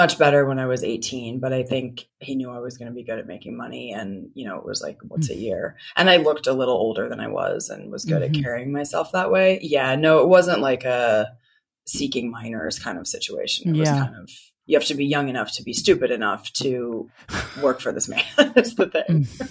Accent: Manhattan, New York, United States; And then, you know, I grew up in Manhattan, so there's like a lot of fun trouble to get into.

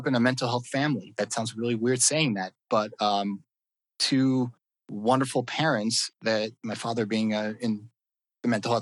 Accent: California, United States; I'm based out of Santa Barbara, California. I'm a Californian. We speak very slowly.

